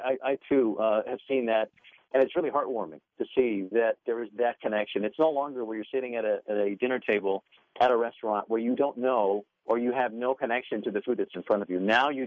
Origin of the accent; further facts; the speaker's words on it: New York City, New York, United States; You know, even in the urban cities, I grew up in New York City, and I got to tell you, back then, small gardens, urban gardens weren't a big thing, but I know they are now.